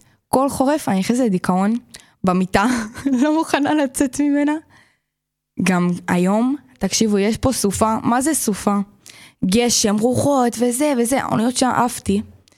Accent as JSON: {"language": "Hebrew", "town": "Ra'anana", "region": "Central District", "country": "Israel", "said": "אני במקור מרעננה, אבא שלי גר בבני ברק כרגע, אני הייתי חרדיה"}